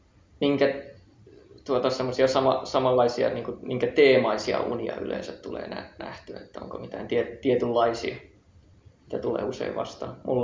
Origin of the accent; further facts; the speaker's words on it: Ostrobothnia, Finland; Josta mä oon kotoisin siis.